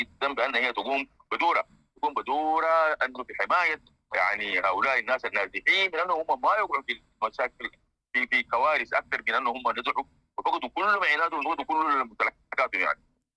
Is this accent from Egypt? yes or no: no; Sudan; إحنا كسودانيين عندنا يعني نقول ممكن عندنا يعني نوع من العادات والتقاليد القوية جدا